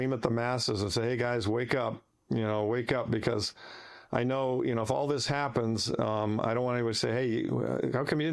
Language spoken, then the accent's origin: English; United States; I'm just an American who, you know, lived in what's a great country in so many respects